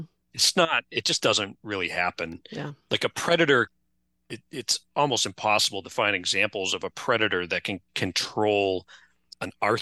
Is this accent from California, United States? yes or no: no; Plymouth, Massachusetts, United States; Like, I grew up on the Plymouth side where all the warm water gets blown across to the Cape every day because of the prevailing southwesterlies. And so I grew up in basically Maine water over there in Plymouth.